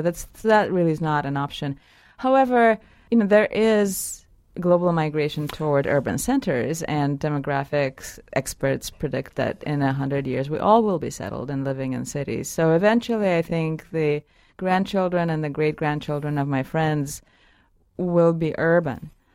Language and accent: English; Saint Petersburg, Russia; I grew up in Leningrad, USSR, in a country that doesn't exist, in a city that doesn't exist anymore.